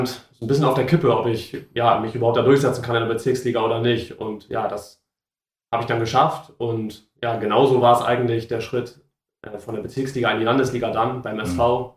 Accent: Neulangen, Germany; dann bin ich wieder zurückgegangen in meine Heimat nach Neulangen

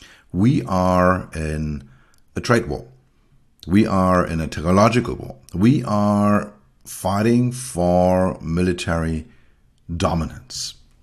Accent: Berlin, Germany; English is a second language; When I was a child, I grew up in West Berlin

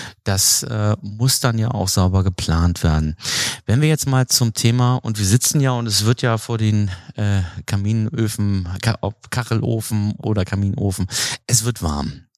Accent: Hamburg, Germany; für mich als Hamburger, ich kenne das gar nicht.

